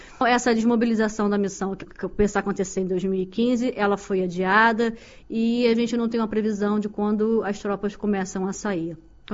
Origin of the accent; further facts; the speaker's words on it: Niterói, Rio de Janeiro, Brazil; now in China; Pois é, eu nasci no Rio, na verdade nasci numa cidade chamada Niterói, que é perto do Rio de Janeiro, uma cidade de 500 mil habitantes, estudei lá e fiz faculdade lá também